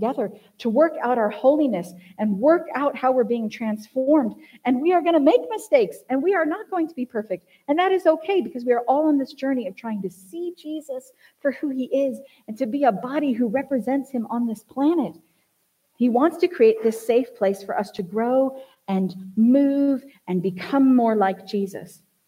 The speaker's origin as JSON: {"language": "English", "region": "California", "country": "United States", "said": "So I'm from Southern California."}